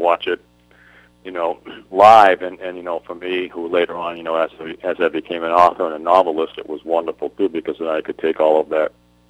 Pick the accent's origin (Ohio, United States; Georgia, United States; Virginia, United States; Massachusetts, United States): Massachusetts, United States; Boston; moved away as an adult; now in Washington, United States; I'm from Boston and been in D.C. for the last 18 and a half years or longer now